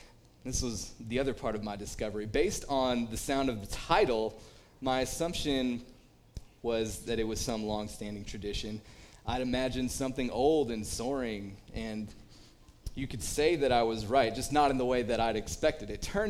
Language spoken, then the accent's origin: English; Missouri, United States; You know, I've shared before about growing up in Missouri as a St. Louis Cardinals fan